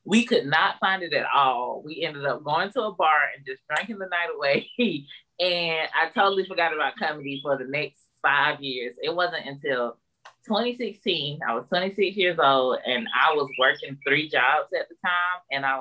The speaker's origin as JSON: {"language": "English", "town": "Greenville", "region": "South Carolina", "country": "United States", "said": "I'm a comedian from the Greenville, South Carolina area."}